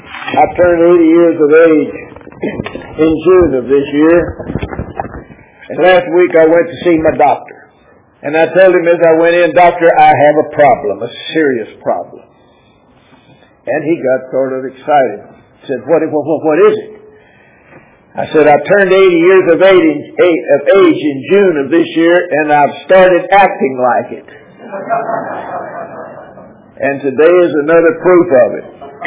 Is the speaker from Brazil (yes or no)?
yes; Brazil; now in United States; we were home on furlough from Brazil. And we had a fellow that I grew up with in Brazil